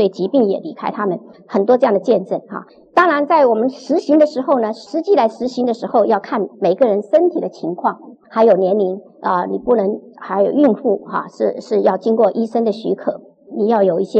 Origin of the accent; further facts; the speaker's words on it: China; 我们中国人是家里有丧事才披麻蒙灰嘛